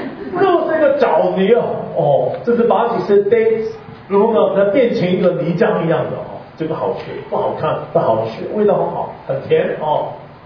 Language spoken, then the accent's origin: Chinese; China; 我中国人也有点泡菜